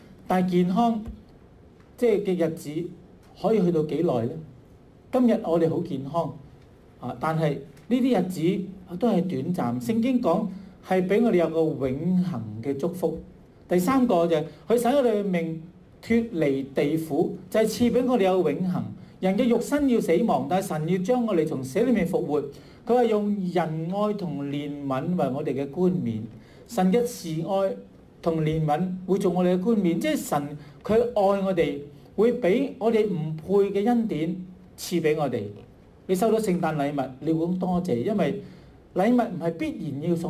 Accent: Hong Kong; 我都冇聽過向我哋香港人道歉。我係住觀塘，我成日行過物華街

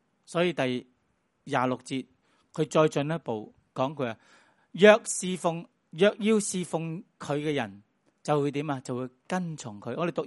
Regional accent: Guangdong, China; accent: Cantonese; 我哋广东话有句，即是你好锡身

